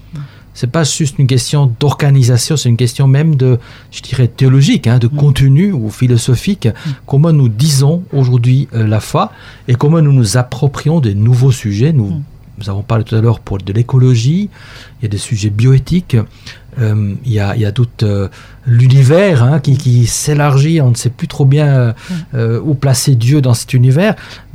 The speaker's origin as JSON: {"language": "French", "country": "Switzerland", "said": "mais ce matin aussi chez moi, en Suisse, ils sont ensemble pour prier."}